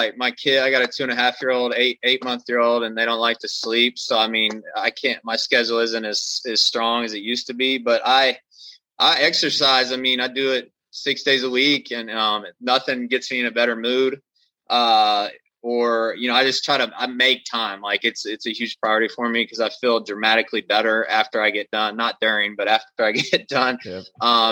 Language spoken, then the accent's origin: English; Lexington, Kentucky, United States; now in Cincinnati, United States; I'm from Lexington, Kentucky. That's central Kentucky. I know that area well. I'm in Cincinnati now.